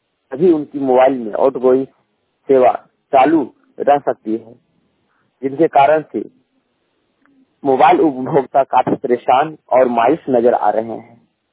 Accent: Badam, Jharkhand, India; ग्राम post बादम, थाना बड़का, जिला हजारीबाग, राज्य झारखंड का निवासी हूँ।

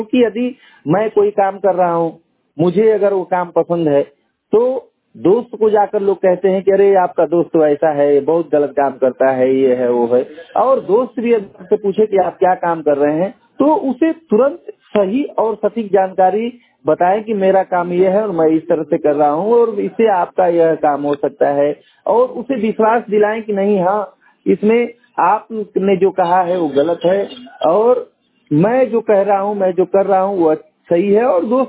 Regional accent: Ghazipur, Uttar Pradesh, India; मैं गाजीपुर जनपद का रहने वाला हूँ। मेरी उम्र लगभग 35 वर्ष है।

